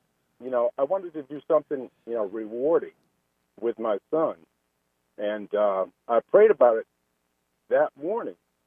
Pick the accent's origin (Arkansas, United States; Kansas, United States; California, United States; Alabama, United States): Alabama, United States; Huntsville; I'm actually from Huntsville. I'm just driving through Athens, actually.